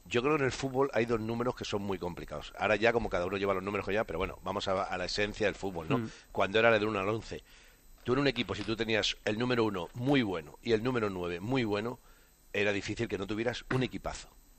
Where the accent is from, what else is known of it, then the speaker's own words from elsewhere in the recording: Madrid, Community of Madrid, Spain; now in Seville, Spain; yo soy de Madrid, luego he sido hijo adoptado de Sevilla y de Andalucía, y aquí la gente, mis hijos han nacido en Sevilla.